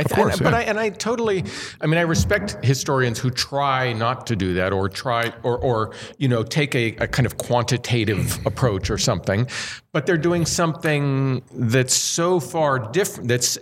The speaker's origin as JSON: {"language": "English", "town": "Johnstown", "region": "Pennsylvania", "country": "United States", "tie": "born or raised there", "said": "My next book is about my grandfather and his world in my hometown in Johnstown, Pennsylvania, in mostly kind of in the 50s."}